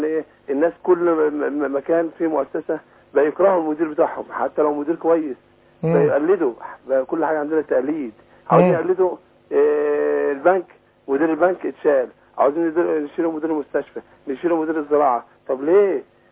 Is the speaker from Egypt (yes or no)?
yes; Egypt; انا سافرت بره كانوا بيغيروا مننا ان احنا مصريين